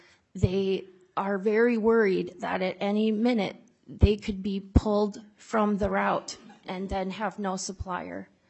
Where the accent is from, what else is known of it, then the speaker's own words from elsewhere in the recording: New London, United States; I'm from New London. I'm born, raised, have lived there. I'm a proud farm kid.